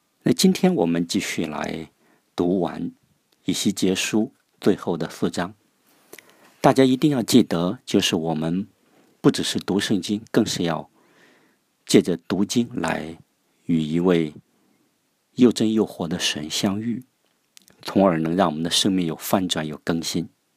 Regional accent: China; 就是作为一个中国人呢，特别能够引起共鸣

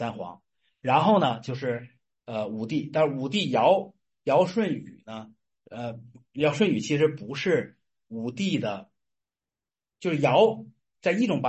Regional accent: Northeast China, China; 我们东北人叫圈儿

